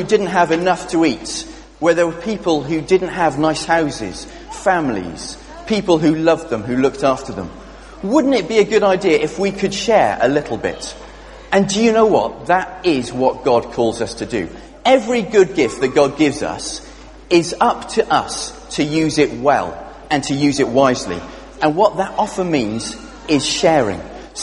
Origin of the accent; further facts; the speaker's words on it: Wales, United Kingdom; Just dropping that one there as a Welshman.